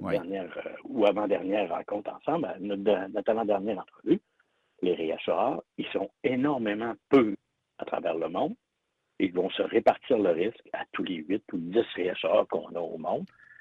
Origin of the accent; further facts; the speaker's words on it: Quebec, Canada; tu sais que je viens du Saguenay-Lac-Saint-Jean. Hein